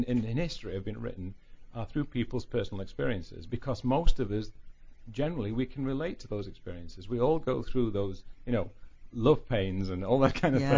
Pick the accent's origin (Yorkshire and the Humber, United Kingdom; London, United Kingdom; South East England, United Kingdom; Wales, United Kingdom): Yorkshire and the Humber, United Kingdom; born there; Basically, I was born in Yorkshire, the north of England.